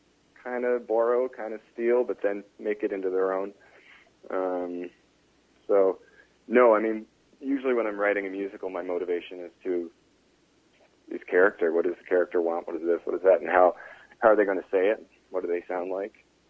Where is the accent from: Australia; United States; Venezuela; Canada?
Canada; Toronto, Ontario; moved away; That's right. Yeah, I grew up in Toronto.